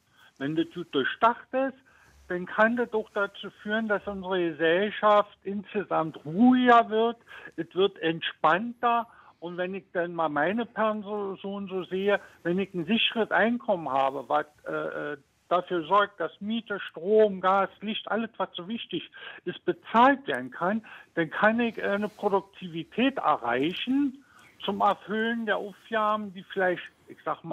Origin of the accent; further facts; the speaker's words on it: Berlin, Germany; now in Wrist, Germany; Ich war ursprünglich aus Berlin, ja.